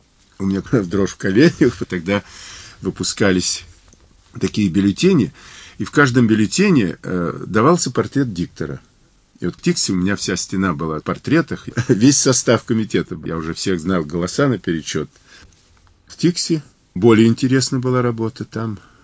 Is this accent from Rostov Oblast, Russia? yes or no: yes; Salsk, Rostov Oblast, Russia; born there; also born or lived in Central Asia; Я родился в Сальске под Ростовом. В общем, казак по роду.